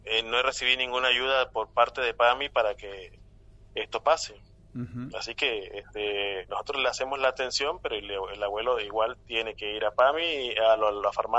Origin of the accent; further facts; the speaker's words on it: Barranquilla, Atlántico, Colombia; moved away as an adult; now in Argentina; Sí, yo soy de Colombia. Vivo de la ciudad de Barranquilla. Llegué a Argentina hace 14 años. Me gradué de médico en Colombia y en Argentina logré hacer mi especialidad.